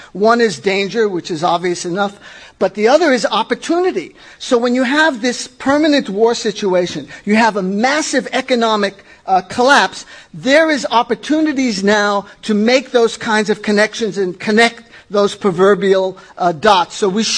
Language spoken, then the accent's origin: English; New York City, New York, United States; accent: New York; and I'll speak really fast because I'm from New York City. If you can pick it up from my accent